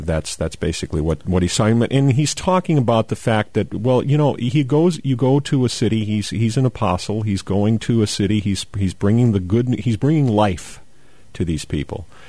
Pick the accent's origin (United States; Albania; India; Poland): United States; I just as an American, I'm offended by it.